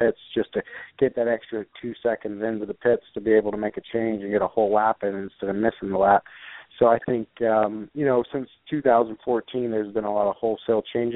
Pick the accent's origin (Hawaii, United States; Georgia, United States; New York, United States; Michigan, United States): Georgia, United States; it's local here in Georgia, and I am from Georgia.